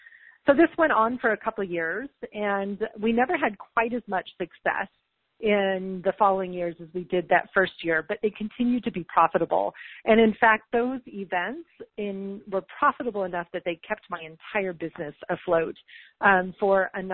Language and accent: English; San Antonio, Texas, United States; in San Antonio, Texas, my hometown, so extra fun. It's always fun to be a tourist in your own town.